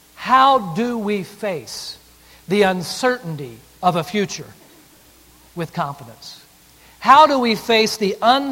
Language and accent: English; Denton, Texas, United States; I grew up in Denton, Texas. Went to school at Baylor University